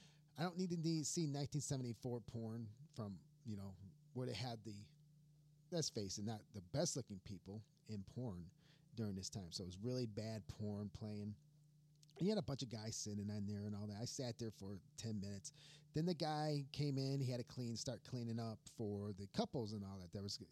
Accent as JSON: {"language": "English", "region": "Michigan", "country": "United States", "said": "I'm from Michigan, so I was like, yeah, good, cool."}